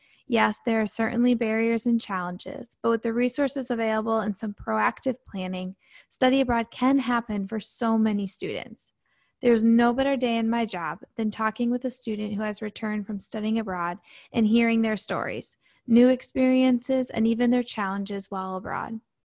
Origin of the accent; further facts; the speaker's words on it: Michigan, United States; I was born and raised in Michigan, a diehard Michigan State University fan, and lover of all the seasons you get when living in Michigan.